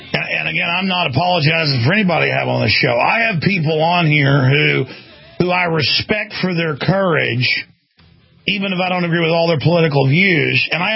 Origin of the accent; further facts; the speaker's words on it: Dallas, Texas, United States; I've had enough violence in my life just growing up in Dallas, Texas.